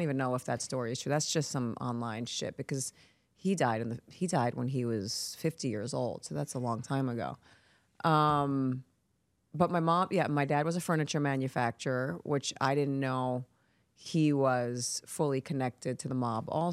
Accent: Queens, New York, United States; So I grew up in Queens, and they didn't want me there. They wanted me to be in Manhattan.

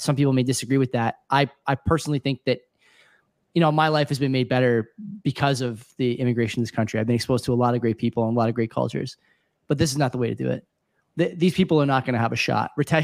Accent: Canada; I'm very disappointed in that comment as a Canadian.

